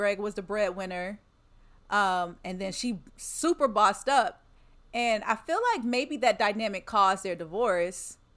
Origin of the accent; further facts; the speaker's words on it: Lexington, United States; But this girl from my hometown, Lexington, she posted.